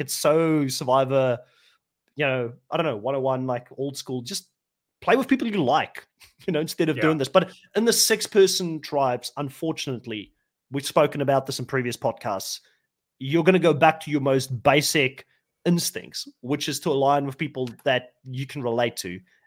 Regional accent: South Africa; now in United States; Like, growing up in South Africa, music is very much a part of the culture.

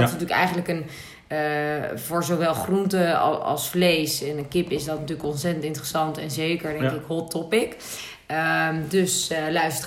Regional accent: Netherlands; Ik weet wel, als Nederlanders, we eten natuurlijk veel kwark.

